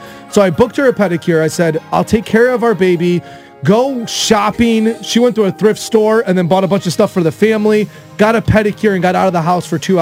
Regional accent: Chicago, Illinois, United States; also born or lived in Texas; We grew up in Chicago, Midwest people, but we just moved here from Texas.

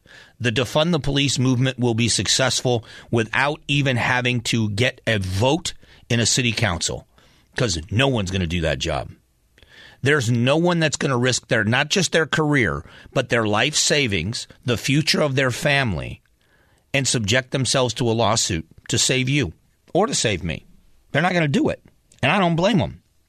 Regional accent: Florida, United States; my brother is a cop in my hometown in Florida

